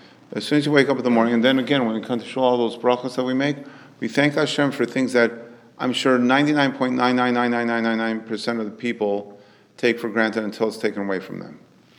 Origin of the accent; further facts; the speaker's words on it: Los Angeles, California, United States; when I was growing up in Los Angeles, here in Los Angeles